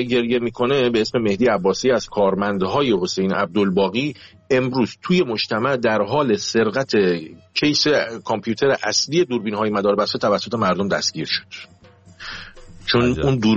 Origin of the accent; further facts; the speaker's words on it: Abadan, Khuzestan, Iran; بله من آبادانی هستم و کاملا اون منطقه رو میشناسم، کاملا شهر رو میشناسم.